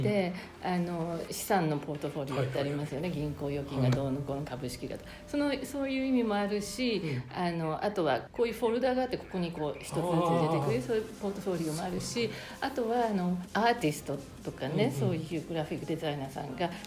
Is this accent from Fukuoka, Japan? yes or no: no; Tokyo, Japan; 出身地は東京です。